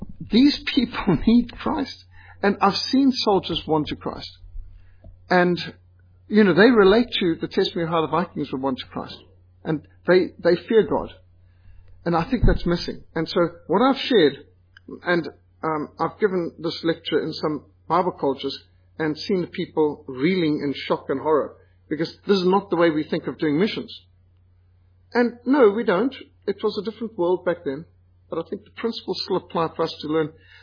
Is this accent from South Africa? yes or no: no; Zimbabwe; I was brought up in Rhodesia, what today is Zimbabwe, amongst the Matabele.